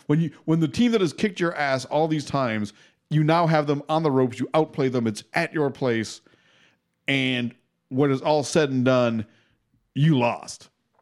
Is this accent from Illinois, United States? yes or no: no; Buffalo, New York, United States; I hear you're from New York. And I'm like, first of all, I'm from Buffalo.